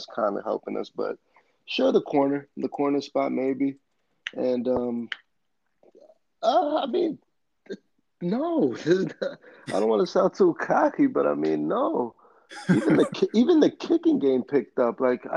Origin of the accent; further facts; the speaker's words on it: New York, United States; as a New Yorker, I know that's almost like sin to cheer for Brady.